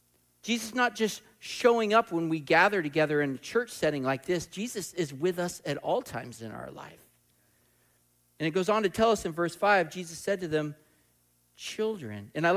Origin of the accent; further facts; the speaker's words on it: Oregon, United States; I remember I grew up in Southern Oregon and rafting on the Rogue.